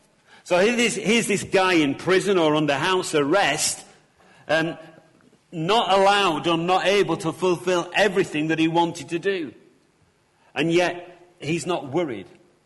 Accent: North West England, United Kingdom; accent: Lancashire; I mean, I know I'm from Lancashire because I've got this thick accent that I can't get rid of. But I don't go around saying I'm a Lancastrian of Lancastrians.

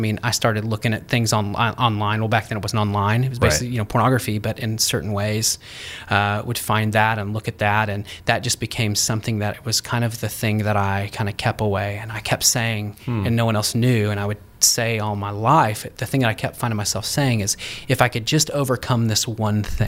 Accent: Oklahoma, United States; So originally from Oklahoma. Okay. So grew up in the panhandle of Oklahoma, Tornado Alley, lived in a trailer park till I was 10

